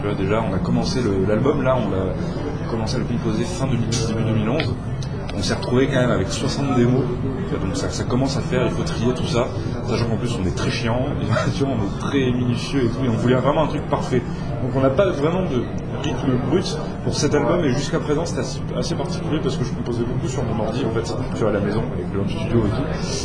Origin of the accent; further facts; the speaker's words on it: south of France, France; Voilà, donc on vient du sud de la France, tout est beau, il y a du Ricard.